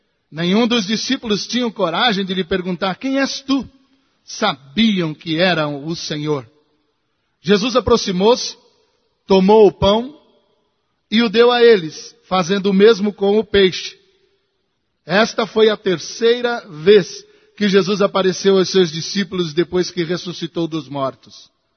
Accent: Santo André, São Paulo, Brazil; born there; E eu nasci em Santo André, ABC Paulista, terra do sindicalismo e das chaminés.

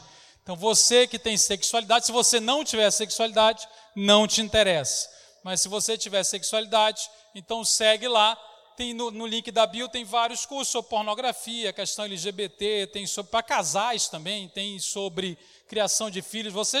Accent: Belém, Pará, Brazil; also born or lived in Belo Horizonte; now in São Paulo, Brazil; Eu moro em São Paulo, recém-mudado, morava em Belo Horizonte, mas sou natural de Belém, do Pará, terra da … de Jesus Cristo

